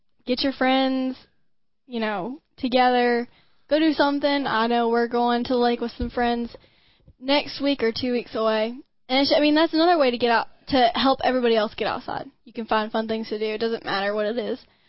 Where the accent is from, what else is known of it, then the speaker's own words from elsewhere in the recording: the South, United States; And that is something, growing up in the South, that is something